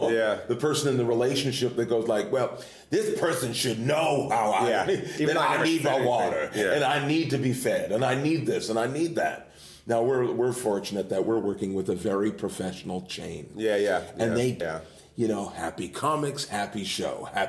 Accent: London, Ontario, Canada; when I first saw a stand-up show just outside of my hometown, which is in London, Ontario

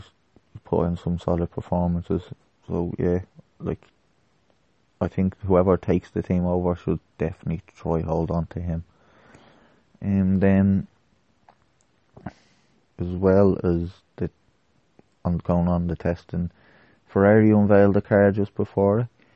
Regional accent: Ireland; I wasn't alive then, and I'm Irish, not German, so I don't know.

